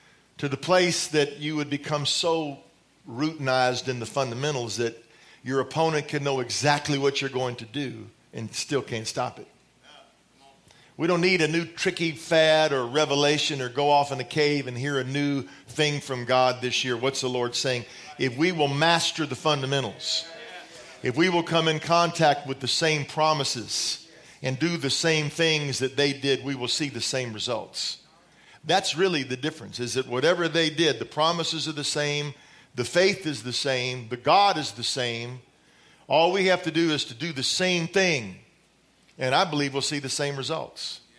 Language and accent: English; Dallas, Texas, United States; that's just the Cowboys who I grew up in Dallas.